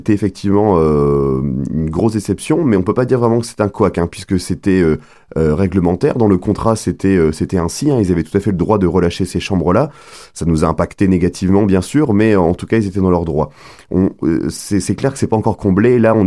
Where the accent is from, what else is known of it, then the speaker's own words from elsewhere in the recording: Lille, Hauts-de-France, France; Moi, je suis lillois depuis tout le temps, hein